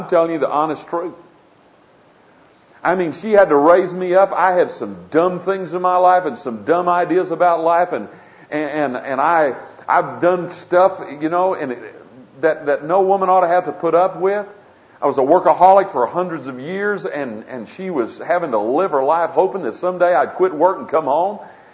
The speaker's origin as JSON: {"language": "English", "town": "Skiatook", "region": "Oklahoma", "country": "United States", "tie": "born or raised there", "said": "when I was growing up in Skytook, we used this word, cussing."}